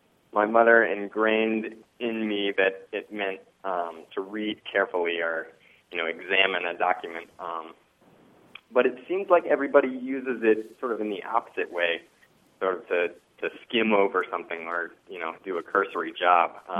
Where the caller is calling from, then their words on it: Madison, Wisconsin, United States; I'm calling in from Madison, Wisconsin.